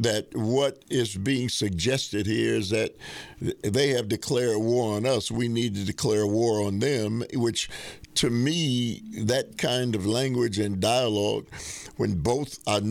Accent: United States; I got to tell you, sir, as an American citizen, I look at my nation, and, you know, we've kind of been calling the shots globally, right?

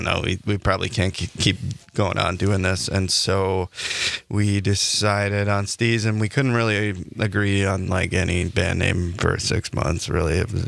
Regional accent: Milwaukee, Wisconsin, United States; I'm kind of from Milwaukee suburbs. And so Milwaukee's kind of been like our second home.

